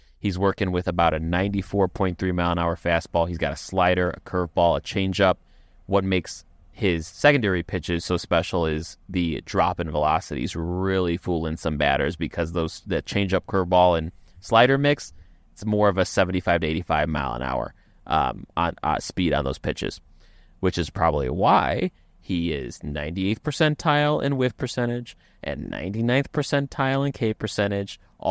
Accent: Illinois, United States; I want to invite you to my home state of Illinois, if you could.

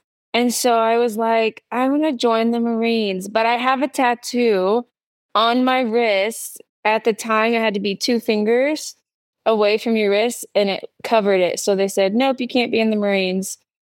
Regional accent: Dayton, Ohio, United States; now in New Mexico, United States; Ohio, Dayton, Ohio.

